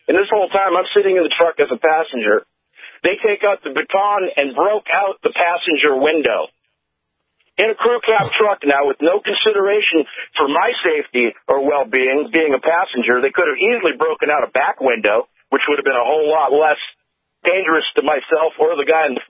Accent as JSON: {"language": "English", "region": "Maine", "country": "United States", "tie": "born or raised there", "also_born_or_lived": "Oregon", "lives_now": "North Dakota, United States", "said": "You know, I grew up in Maine, and I've dealt with them there. I spent several years in Oregon. I dealt with them there. And unfortunately, within a year of being here in North Dakota"}